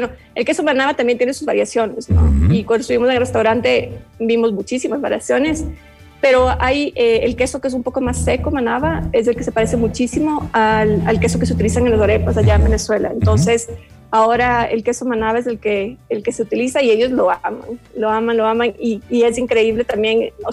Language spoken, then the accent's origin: Spanish; Quito, Pichincha, Ecuador; yo te hablo como quiteña